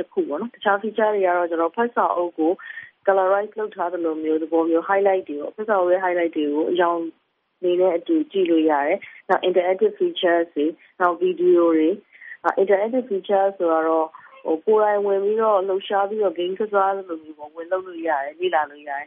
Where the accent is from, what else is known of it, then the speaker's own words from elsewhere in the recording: Yangon, Yangon Region, Myanmar; ကျွန်တော်ဆိုရန်ကုန်မှာပဲမွေးရန်ကုန်မှာပဲကြီး